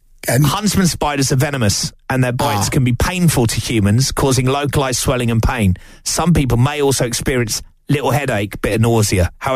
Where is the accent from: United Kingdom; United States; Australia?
United Kingdom; Watford, East of England; I will always be a Watford fan, whatever happens, because I come from Watford and it's my club.